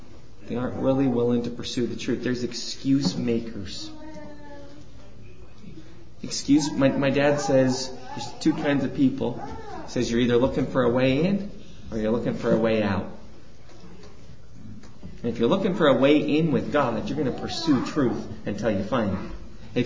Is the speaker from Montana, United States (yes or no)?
yes; Great Falls, Montana, United States; born there; Yeah, I was born in Great Falls too.